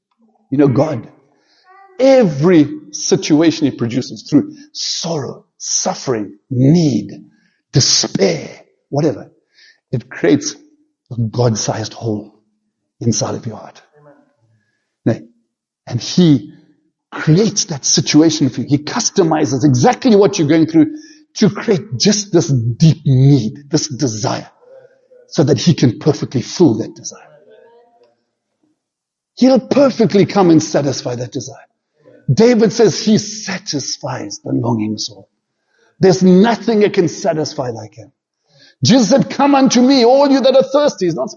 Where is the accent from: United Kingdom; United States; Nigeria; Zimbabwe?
Zimbabwe; moved away; I never wanted to leave Zimbabwe all my life. I grew up in Zimbabwe.